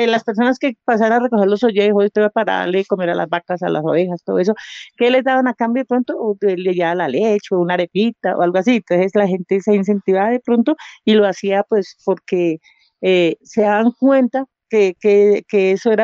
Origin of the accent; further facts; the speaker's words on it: Mochuelo, Bogotá, Colombia; born there; yo nací aquí en Mochuelo